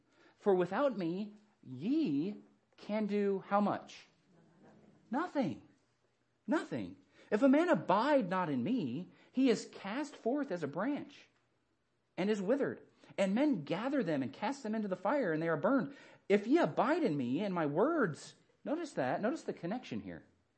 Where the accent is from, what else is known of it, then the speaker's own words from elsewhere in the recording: Phoenix, Arizona, United States; Man, I grew up in the city. I grew up in Phoenix, Arizona. Granted, things didn't grow there anyway